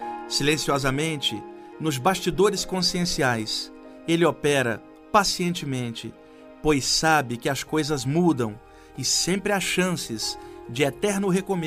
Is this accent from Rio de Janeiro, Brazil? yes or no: yes; Rio de Janeiro, Brazil; now in São Paulo, Brazil; eu hoje de fora, olhando o Rio de Janeiro, e peço a Deus que ilumine tanto a cidade onde eu cresci, e eu agradeço por ter vivido lá tantos anos, assim como agradeço estar em São Paulo hoje, vivendo aqui também.